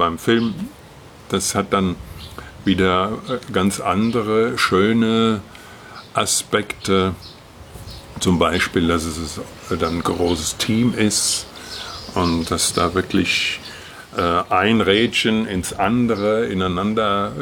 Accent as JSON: {"language": "German", "region": "Hesse", "country": "Germany", "said": "Ich komme ja aus der Wetterau ursprünglich. Mhm. Die Wetterau ist ja eine Obstgegend."}